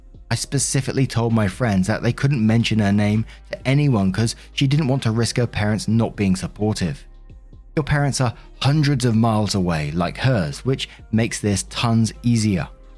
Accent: Kenya; moved away as an adult; now in United Kingdom; I come from Kenya, but studying for my BA in England.

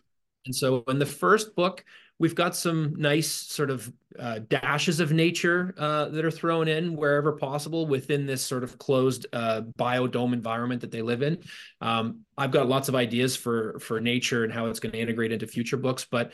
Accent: Ontario, Canada; I'm from the Toronto area

